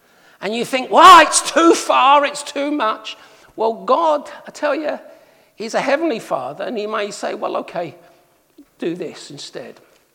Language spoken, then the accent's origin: English; England, United Kingdom; as a pommy, as an Englishman raised